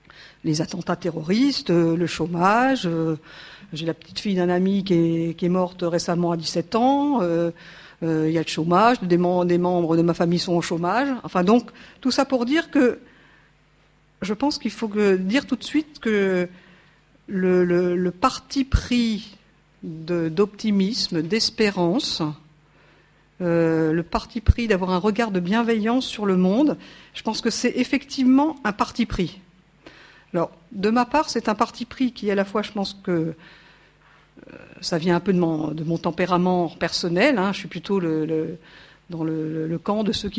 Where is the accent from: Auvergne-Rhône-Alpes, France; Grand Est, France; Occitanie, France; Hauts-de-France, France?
Grand Est, France; Moi, je suis Lorraine. On me le demandait tout à l'heure. Voilà, donc je ne suis pas de la région, je ne suis pas parisienne non plus.